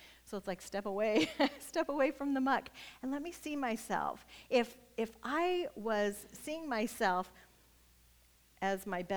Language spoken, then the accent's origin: English; Nebraska, United States; moved away; because I'm from Nebraska, and we used to go back I'd take my kids.